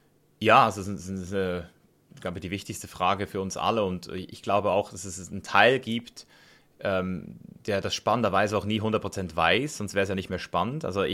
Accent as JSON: {"language": "German", "country": "Switzerland", "moved": "yes", "said": "Ich bin ja aus der Schweiz, wo es noch ein bisschen, ich würde mal sagen, noch ein bisschen entspannter ist."}